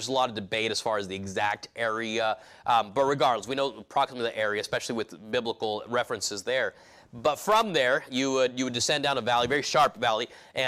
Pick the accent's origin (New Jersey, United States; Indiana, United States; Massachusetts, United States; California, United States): California, United States; Now, I grew up in California, but I was in a very small town. The town right now is 80,000 people. It's just a tiny little town.